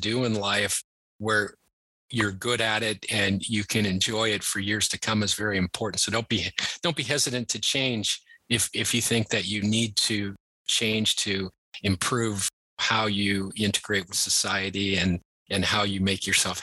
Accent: Seattle, Washington, United States; And that's what brought me back to Seattle. I was originally from Seattle

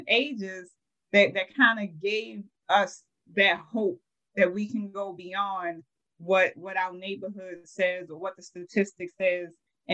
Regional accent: Baltimore, Maryland, United States; So, again, I love my city, you know, the Baltimore, born and raised in the Park Heights community, which, you know, when you hear in the media about the challenges that go on in Baltimore, that neighborhood absolutely is part of the challenge.

